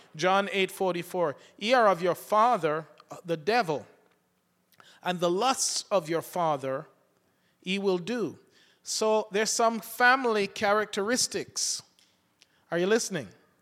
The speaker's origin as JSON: {"language": "English", "region": "England", "country": "United Kingdom", "tie": "born or raised there", "said": "because that was how I was raised in England, to use a knife and fork."}